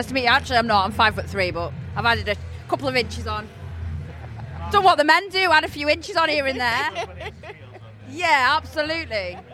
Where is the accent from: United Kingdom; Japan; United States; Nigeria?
United Kingdom; Stoke-on-Trent, West Midlands; I am at the Underground, Stoke-on-Trent, my hometown. This place for me has changed a lot.